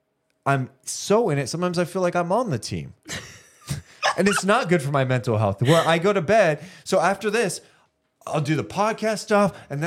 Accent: Sacramento, California, United States; and I'm born and raised in Sacramento, I'm not like, hey, dude, I'm impartial, blah, blah, blah.

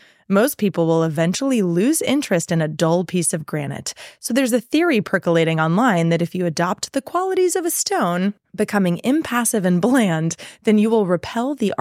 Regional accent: Florida, United States; born there; now in California, United States; It's not my fault I was born in Florida and now live in California.

